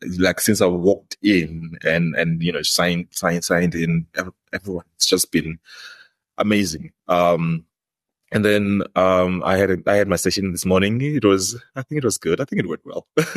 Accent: Tzaneen, Limpopo, South Africa; I'm from Limpopo, Tzaneen, and I come from this community called Mbamamichisi, right?

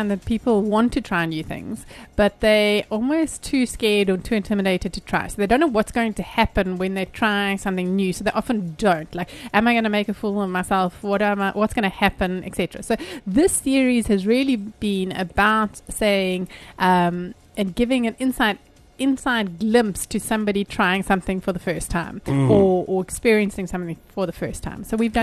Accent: Pretoria, Gauteng, South Africa; I grew up in Pretoria, right? So I've migrated down.

